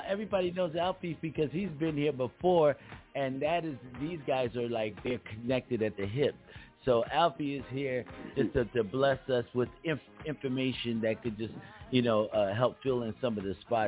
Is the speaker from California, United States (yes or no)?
no; Philadelphia, Pennsylvania, United States; even though I'm from Philly, but I did all my career on the West Coast with Solar, right? And so, but my home and my heart has always been in Philly.